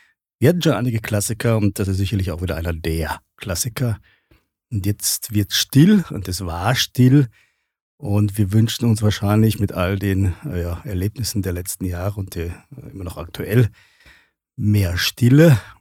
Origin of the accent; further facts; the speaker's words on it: Germany; now in Austria; Das war selbst als Deutscher, da war ich noch, lebte ich noch in Deutschland. Da ist sogar bis Deutschland vorgedrungen.